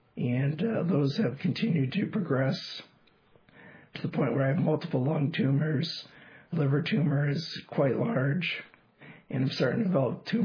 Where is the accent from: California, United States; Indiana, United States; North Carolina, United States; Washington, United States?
Indiana, United States; Terre Haute; moved away; Well, originally I'm from Terre Haute, Indiana. Came to Northland to work in the technology department